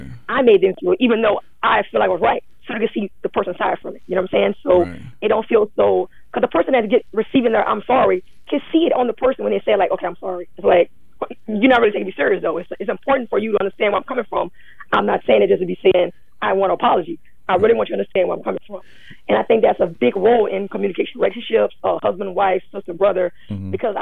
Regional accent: Louisiana, United States; I'm from Louisiana.

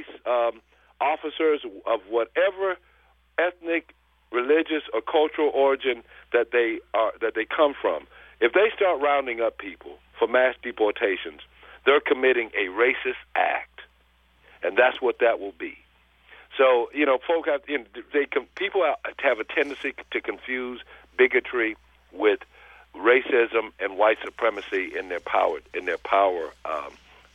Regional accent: the South, United States; how I view what I saw growing up in the South and traveling all across the country

